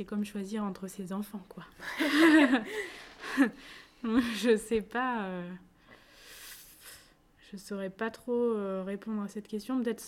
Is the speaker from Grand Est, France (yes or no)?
yes; Nancy, Grand Est, France; born there; Et moi, je suis née à Nancy, donc au nord de la France